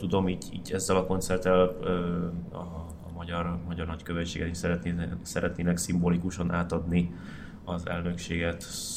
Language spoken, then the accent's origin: Hungarian; Brno, South Moravian Region, Czechia; Hungarian is a second language; now in Hungary; Én Brünnből, Csehországból.